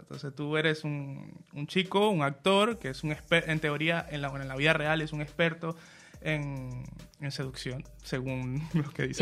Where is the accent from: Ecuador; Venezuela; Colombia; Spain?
Venezuela; Yo soy de Venezuela